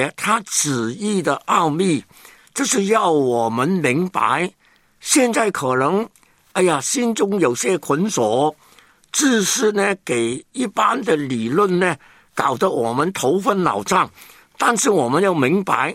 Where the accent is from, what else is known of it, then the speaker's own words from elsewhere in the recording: Hong Kong; born there; 其实我在香港出生